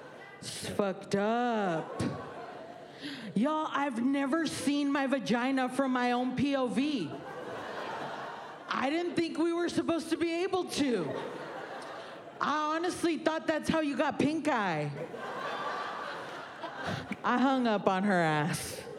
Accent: Texas, United States; I'm from Texas. Yeah, where they teach us that babies and guns come from a meat smoker in heaven.

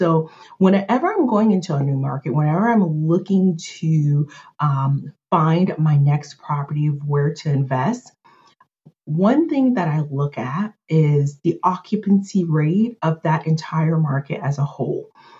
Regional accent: Miami, Florida, United States; Does it look like the hood where I grew up in Miami?

